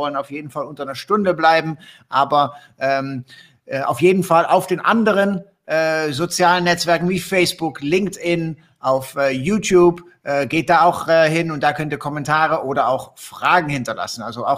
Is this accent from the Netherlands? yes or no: yes; Netherlands; Ich bin ja Holländer oben drauf.